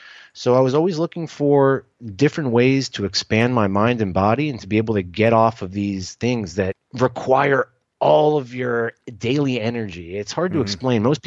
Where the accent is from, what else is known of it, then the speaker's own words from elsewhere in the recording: Miami, Florida, United States; That was just part of the, I guess, the fun of growing up in Miami, being a port city.